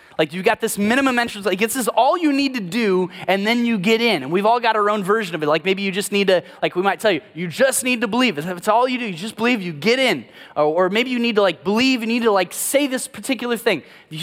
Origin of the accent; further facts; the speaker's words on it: St. Louis, Missouri, United States; I'm from St. Louis.